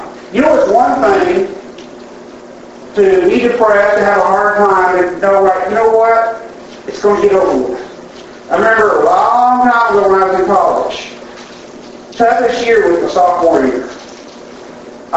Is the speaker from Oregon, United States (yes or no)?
yes; Oregon, United States; I grew up on the Oregon coast. Complete opposite of where I live now.